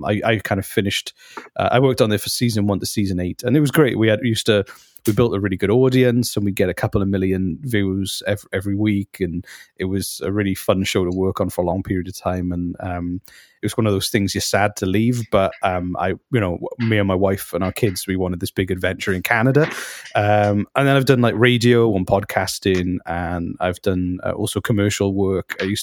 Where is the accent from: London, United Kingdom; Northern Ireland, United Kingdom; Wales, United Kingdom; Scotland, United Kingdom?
Wales, United Kingdom; And I just really loved it because we're from Wales.